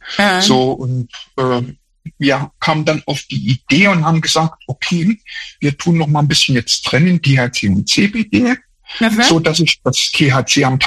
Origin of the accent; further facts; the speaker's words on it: Erfurt, Thuringia, Germany; also ich komme aus Erfurt, ne?